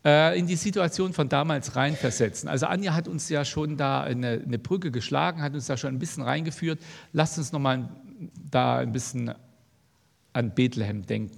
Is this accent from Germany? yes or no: yes; Thuringia, Germany; Und in Deutschland, in Thüringen, in meiner Heimat, in der Nähe, gibt es eine Gegend